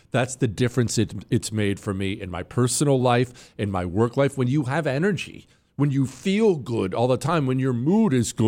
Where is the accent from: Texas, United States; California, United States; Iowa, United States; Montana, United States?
Montana, United States; Bozeman; I grew up in the Rocky Mountains. And because Bozeman, Montana was real small back then, it's gotten bigger now.